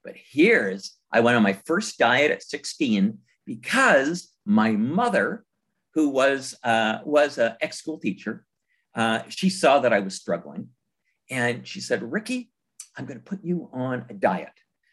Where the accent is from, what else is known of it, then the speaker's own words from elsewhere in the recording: Winnipeg, Manitoba, Canada; And I'm Canadian. I grew up in Winnipeg, Manitoba.